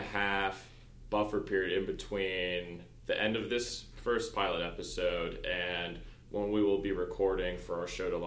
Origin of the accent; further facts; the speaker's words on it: Maryland, United States; since we're both from Maryland residents.